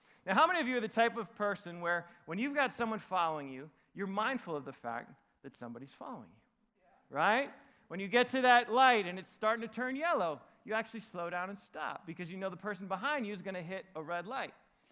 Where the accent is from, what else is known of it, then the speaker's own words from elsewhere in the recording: New England, United States; My brothers, I got two younger brothers, and they both live in Nashville. We grew up in New England, so New England just still feels like home to all of us